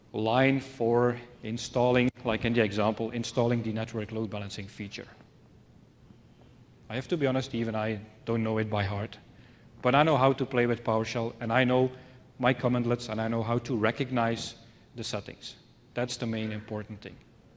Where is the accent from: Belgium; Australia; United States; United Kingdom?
Belgium; I'm from Belgium